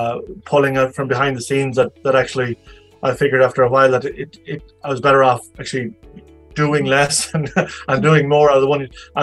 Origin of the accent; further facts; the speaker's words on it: Ireland; as Irish people, I mean, on a smaller note, there would be people that I've worked